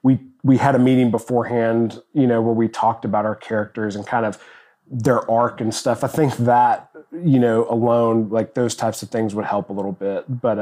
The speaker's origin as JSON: {"language": "English", "town": "Nashville", "region": "Tennessee", "country": "United States", "said": "from Nashville, Tennessee."}